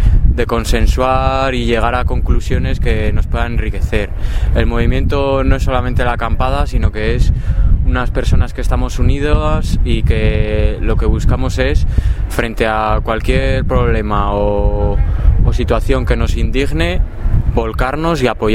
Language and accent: Spanish; León, Castile and León, Spain; también vengo desde León